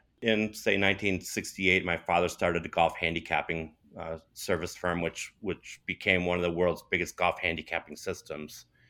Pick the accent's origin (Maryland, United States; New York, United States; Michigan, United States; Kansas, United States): Michigan, United States; Just growing up, my home state is Michigan